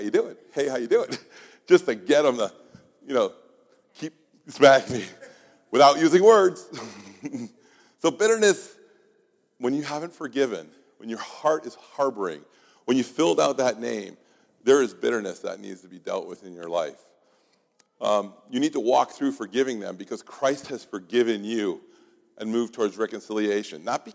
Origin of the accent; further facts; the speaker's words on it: New England, United States; So where I grew up in New England, at least in my part of New England, because I'm a hybrid.